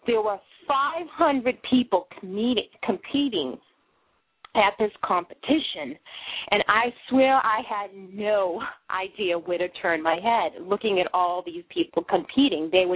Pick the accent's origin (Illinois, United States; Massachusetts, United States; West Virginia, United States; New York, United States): Massachusetts, United States; Boston; now in Maine, United States; up here in the good state of Maine, born and bred in Boston, Massachusetts.